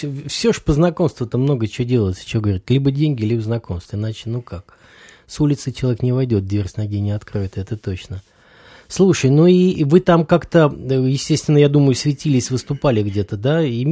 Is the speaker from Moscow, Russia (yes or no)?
yes; Moscow, Russia; я-то как москвич такой уже закоренел